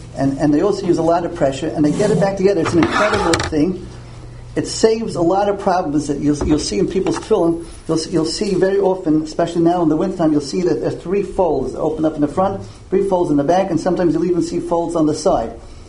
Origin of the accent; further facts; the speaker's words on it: New York, United States; Well, Lisa, because I'm an outsider, I'm from New York, and I'm not in competition with them